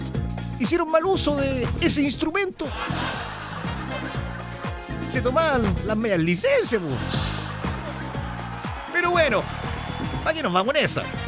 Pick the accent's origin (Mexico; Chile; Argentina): Chile; usted sabe que como buen chileno, estamos recién terminando este